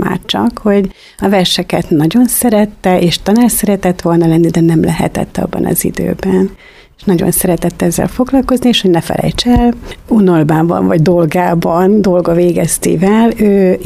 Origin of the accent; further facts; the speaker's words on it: Kecel, Bács-Kiskun, Hungary; Én Kecelen születtem, és Kecelen is lakunk. 6 vagyunk testvérek, lányok